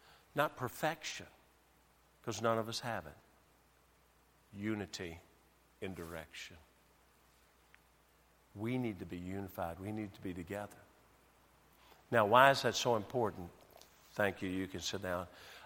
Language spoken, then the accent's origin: English; Tennessee, United States; Well, that's where I grew up. I grew up down in Tennessee and on out on the farm